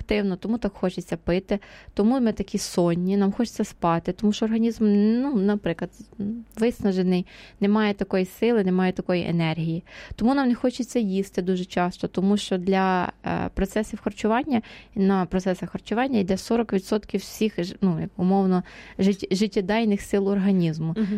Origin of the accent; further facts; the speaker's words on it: Ternopil Oblast, Ukraine; born there; Народилася я в Тернопільській області, ходила я часто з мамою сапати бурячки, і було дуже жарко.